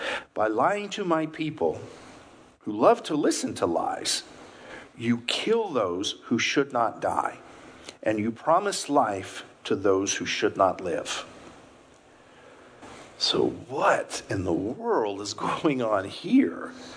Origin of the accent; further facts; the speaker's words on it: El Paso, Texas, United States; It's a big thing where I grew up in El Paso. It's all wood here.